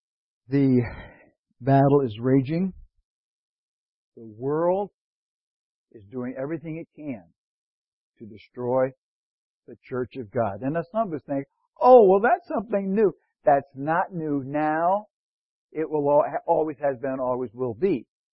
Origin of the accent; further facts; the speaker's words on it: Scotland, United Kingdom; I'm Scottish.